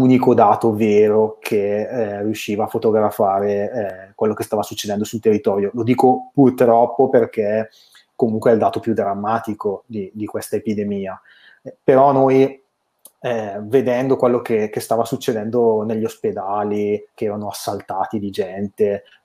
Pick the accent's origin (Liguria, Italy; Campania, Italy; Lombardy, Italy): Lombardy, Italy; Bergamo; questo fa molto male da bergamasco, lo dico